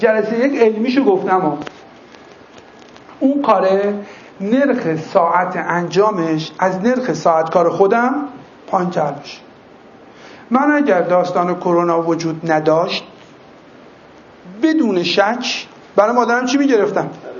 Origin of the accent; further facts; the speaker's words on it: Iran; also born or lived in Tabriz / Hamadan; من در بین فرهنگ تبریز و همدان تربیت شدم. شما فکر کنید چی میشه؟ یه کسی که بین تبریز و همدان فرهنگ ذهنیش خانوادگی شکل گرفته باشه،